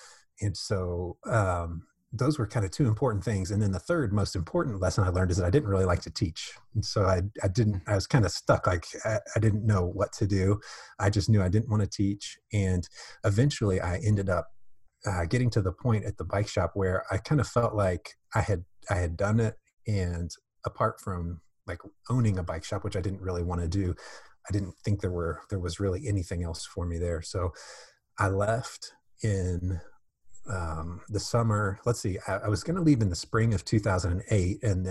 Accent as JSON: {"language": "English", "town": "Indianapolis", "region": "Indiana", "country": "United States", "said": "So I'm mainly from Indianapolis."}